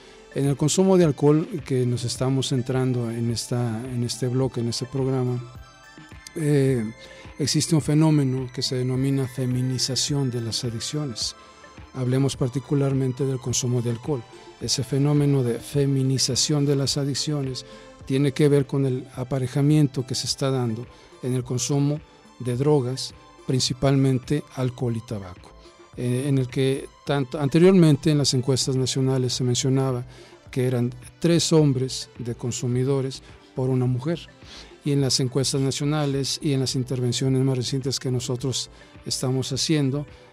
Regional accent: Mexico; debido a las celebraciones típicas que nosotros como buenos mexicanos tenemos en esta temporada

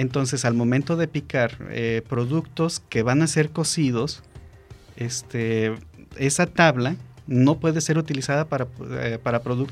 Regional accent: Mexico; la imagen de nosotros como mujalicienses y como mexicanos

